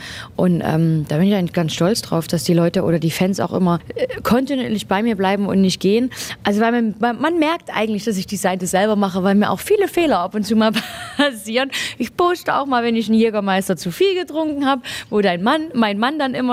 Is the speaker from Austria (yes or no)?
no; East Germany, Germany; ich komme aus Ostdeutschland und wir Ossis verstellen uns nicht.